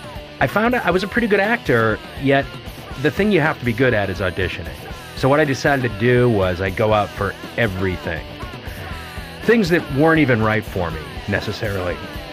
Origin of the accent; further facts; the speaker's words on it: Massachusetts, United States; I was a scumbag from the South Shore of Boston.